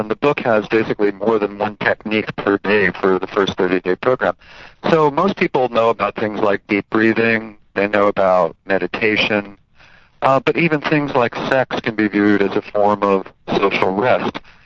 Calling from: Sarasota, Florida, United States; Sarasota, Florida.

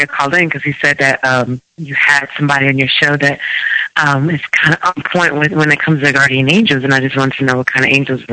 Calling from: Ohio, United States; I'm calling from Ohio, but I live in D.C.

